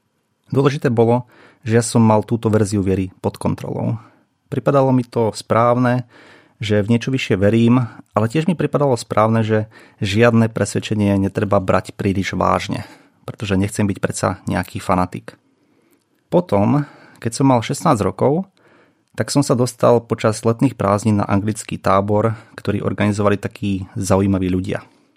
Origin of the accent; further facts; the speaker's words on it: central Slovakia, Slovakia; Pochádzam z dediny, zo stredného Slovenska, kde bola nejaká forma viery automatická.